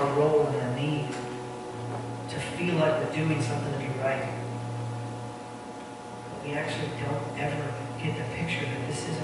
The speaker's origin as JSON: {"language": "English", "region": "Texas", "country": "United States", "tie": "born or raised there", "said": "And I grew up in Texas, and I understand the analogy."}